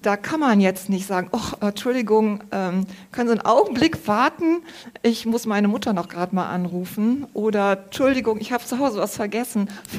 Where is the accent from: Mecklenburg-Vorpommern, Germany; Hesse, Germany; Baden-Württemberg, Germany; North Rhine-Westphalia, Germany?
North Rhine-Westphalia, Germany; Brühl; Ich komme aus Brühl